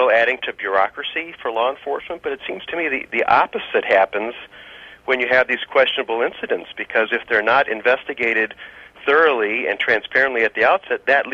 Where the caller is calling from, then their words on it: Chicago, Illinois, United States; I'm calling from Chicago.